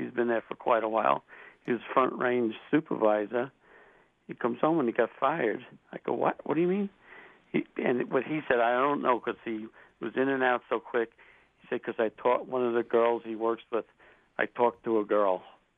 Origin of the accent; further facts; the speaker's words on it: New York, United States; accent: Eastern; moved away; I'm from New York. Went to high school across the street from Belmont Racetrack. But I've lived here for 44 years.